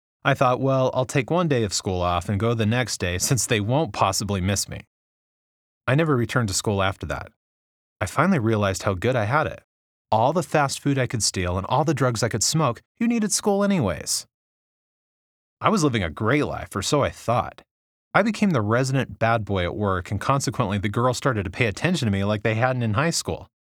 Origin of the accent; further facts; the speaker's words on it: Vancouver, British Columbia, Canada; born there; I was born in Vancouver, Canada. My family, who were Roman Catholics, raised me as a Roman Catholic until I was 12 years old. I've been Muslim for approximately 6 years